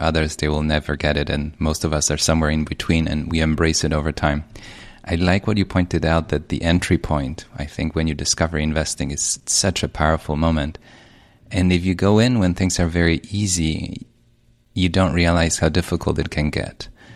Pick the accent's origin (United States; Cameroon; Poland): Poland; You know, when you live up north, I grew up in Poland